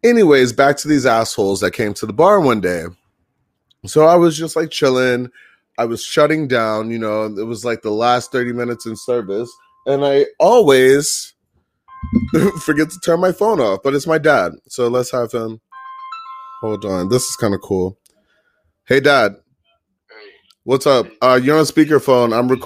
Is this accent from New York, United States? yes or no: yes; New York, United States; get my shit back together because, you know, I'm a New Yorker.